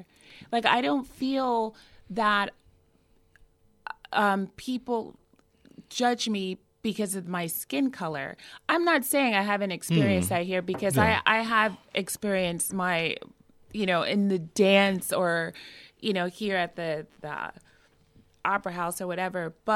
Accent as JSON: {"language": "English", "town": "New York City", "region": "New York", "country": "United States", "tie": "born or raised there", "said": "I'm a native New Yorker. I'm from the Lower East Side. Got this."}